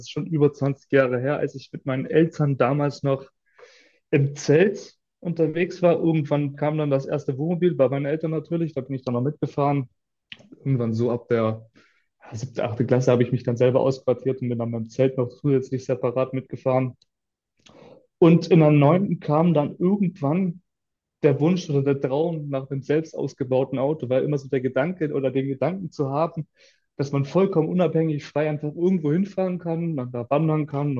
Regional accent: Uhldingen, Baden-Württemberg, Germany; 26 Jahre jung, komme vom Bodensee, genauer gesagt aus Uldingen, von den Pfahlbauten und wer das will, das nicht sagt, gegenüber von Konstanz. Also sehr im Süden von Deutschland

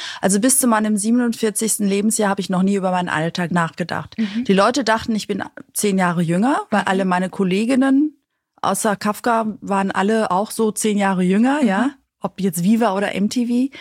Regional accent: Greece; Nicht nur ich als Griechin, weil ich bin ja, also in Griechenland wird ja nur gegessen. Man kommt zusammen und isst. So bin ich auch groß geworden.

